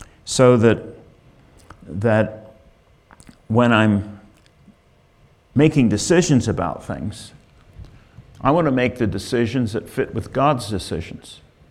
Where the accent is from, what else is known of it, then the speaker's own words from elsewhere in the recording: Enola, Pennsylvania, United States; I've talked enough about where I grew up in Enola for you to know that I loved where I grew up.